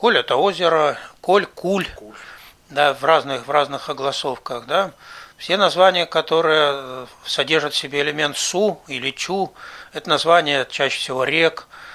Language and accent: Russian; Khakassia, Russia; Я сам родом из Хакасии